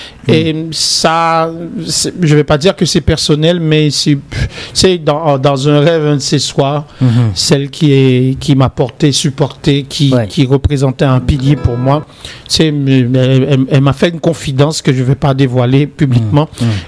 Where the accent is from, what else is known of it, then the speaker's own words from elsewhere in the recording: Port-au-Prince, Ouest, Haiti; Je viens de Port-au-Prince, mais je vais parler d'Haïti.